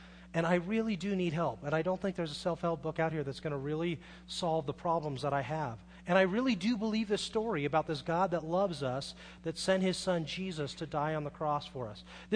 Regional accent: Carmel Valley, California, United States; also born or lived in Monterey; I'm from Monterey. How many of you guys have ever been to Carmel? I grew up in Carmel Valley.

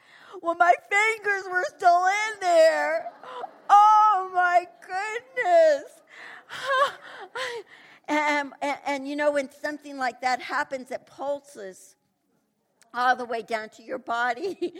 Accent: Kansas City, United States; But I remember I grew up in Kansas City, and we lived in a third-story apartment.

